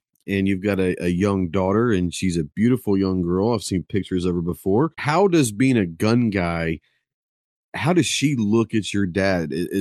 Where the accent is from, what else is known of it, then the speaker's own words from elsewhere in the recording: Dallas, Texas, United States; I grew up in Dallas and I grew up in the suburbs.